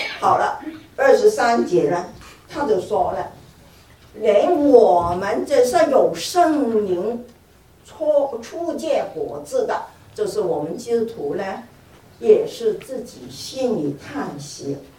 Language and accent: Chinese; Guangdong, China; 好多我们广东人，我不晓得你们有没有这个